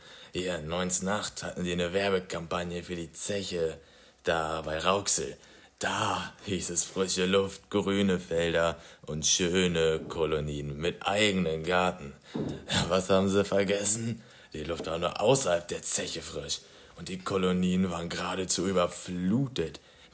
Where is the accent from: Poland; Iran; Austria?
Poland; now in Germany; Ich bin damals auch aus Polen hierher gekommen. Voller Hoffnung, das sag ich euch. Voller Hoffnung, dass das Leben hier in Deutschland besser wird.